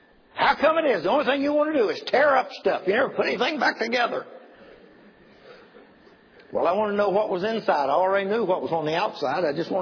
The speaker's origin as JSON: {"language": "English", "region": "West Virginia", "country": "United States", "said": "Except when I'm from West Virginia, we didn't push it. We pushed it. We put an R on everything."}